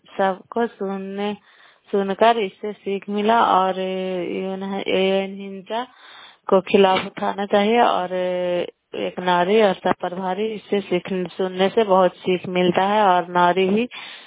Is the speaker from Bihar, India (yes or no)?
yes; Bairiyanj, Bihar, India; नालंदा जिला कराई ब्लॉक मुकरौता पंचायत ग्राम बैरियंज की निवासी हूँ